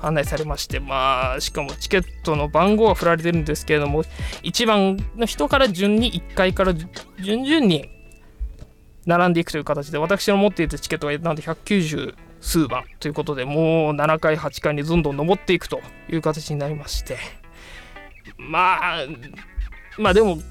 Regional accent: Kanagawa, Japan; まあ本当は神奈川出身なんですけど

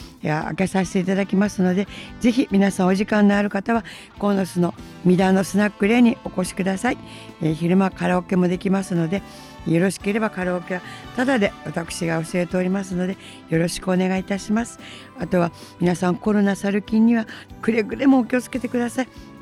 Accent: Tokyo, Japan; 私は生まれも育ちも東京なので毎年行ってました、隅田川の花火大会。

